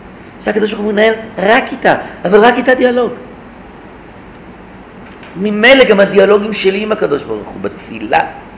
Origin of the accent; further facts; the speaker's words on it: Sde Boker, Southern District, Israel; אני גדלתי בשדה בוקר.